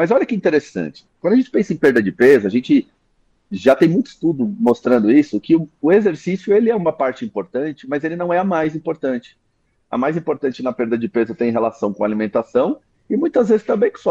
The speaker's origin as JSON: {"language": "Portuguese", "region": "São Paulo", "country": "Brazil", "said": "Eu estou quase um cidadão do mundo, mas hoje eu sou de São Paulo."}